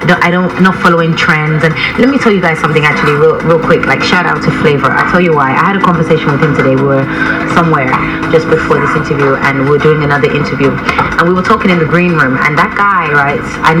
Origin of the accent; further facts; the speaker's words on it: London, United Kingdom; I'm coming from, I grew up in London